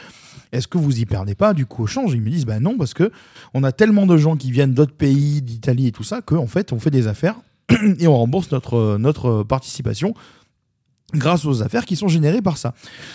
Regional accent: Marseille, Provence-Alpes-Côte d'Azur, France; chez nous à Marseille

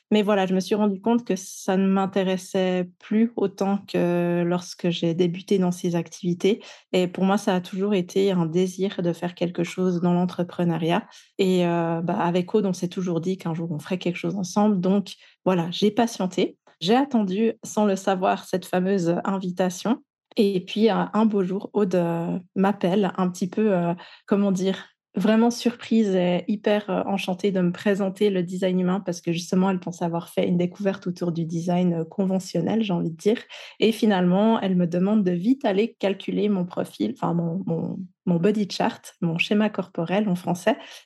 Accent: Switzerland; en tant que bonne Suissesse que je suis.

